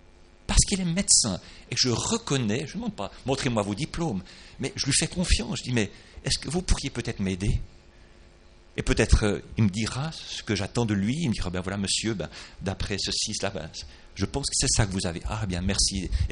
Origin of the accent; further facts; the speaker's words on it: Switzerland; moi je suis prédicateur, je viens de Suisse